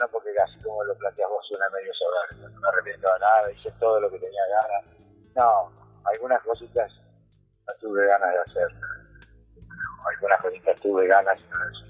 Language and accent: Spanish; Argentina; No, yo soy argentino, quiero ser argentino, hago los impuestos en Argentina, todos.